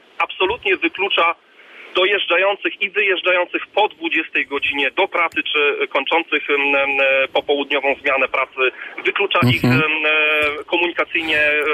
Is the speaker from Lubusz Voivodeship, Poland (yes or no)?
yes; Gorzów Wielkopolski, Lubusz Voivodeship, Poland; my z Gorzowa i z północnej części nie możemy tym przewoźnikiem dostać się gdziekolwiek na południe naszego państwa.